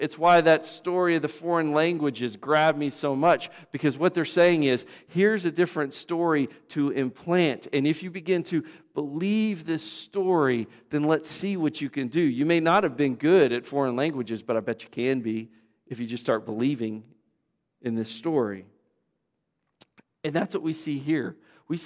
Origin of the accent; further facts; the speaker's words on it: Texas, United States; I was shaped by the fact I grew up in West Texas. I was shaped by the fact I've grown up in America.